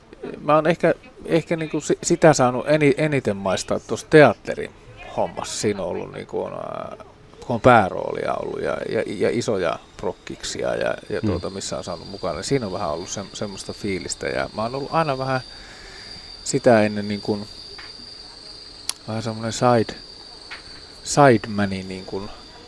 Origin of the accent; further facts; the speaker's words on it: Oulu, North Ostrobothnia, Finland; now in Helsinki, Finland; Mähän muutin Helsinkiin täältä Oulusta